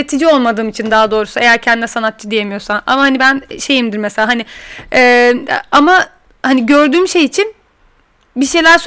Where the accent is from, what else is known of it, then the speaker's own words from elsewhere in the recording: İzmir, Turkey; Ben mesela İzmirliyim.